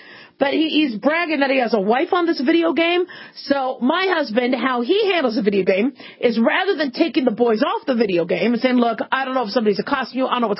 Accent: Phoenix, Arizona, United States; Now, I grew up in Phoenix, Arizona, and oh, yes, there were snakes, there were scorpions, there were black widows.

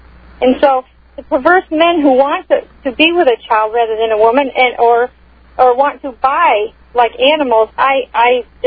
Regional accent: Michigan, United States; I was born and raised in Michigan, and so I outside of Detroit.

